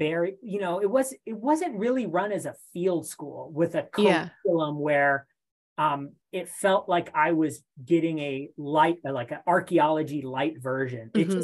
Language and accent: English; San Gabriel, California, United States; now in New York, United States; I'm from Southern California. Okay. LA County, San Gabriel Valley.